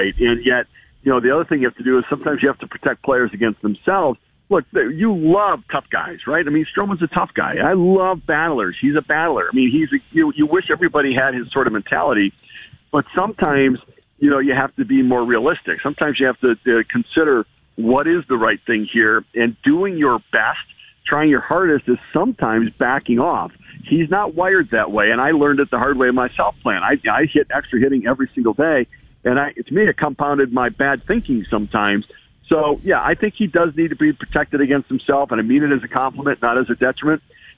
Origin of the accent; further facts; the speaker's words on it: Detroit, Michigan, United States; And I remember as a kid, I went to a Detroit Tigers, growing up in Detroit, I went to a Tigers game against the Kansas City Royals.